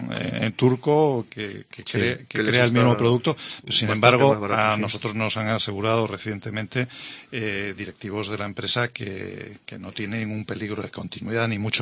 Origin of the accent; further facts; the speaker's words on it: Suances, Cantabria, Spain; Yo de Suances